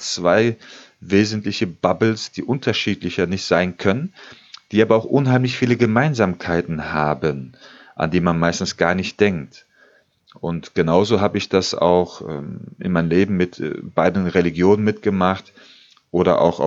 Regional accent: Dortmund, North Rhine-Westphalia, Germany; born there; now in Aachen, Germany; ich komme aus Aachen, beziehungsweise ich lebe in Aachen, bin aber gebürtiger Dortmunder und habe von Kind auf immer unheimlich viele verschiedene Bubbles kennengelernt. Ich habe einen türkischsprachigen Namen, dementsprechend bin ich auch in einer türkischen Familie groß geworden

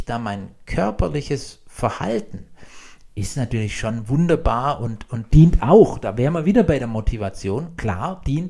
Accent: Blaubeuren, Baden-Württemberg, Germany; Ich komme aus Blaubeuren auf der Alp.

